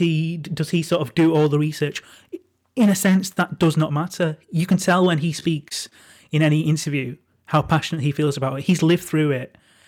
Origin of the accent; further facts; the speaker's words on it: Manchester, North West England, United Kingdom; I'm from a working class part of Manchester. I'm from Crumpsall, which is not too dissimilar to Withenshaw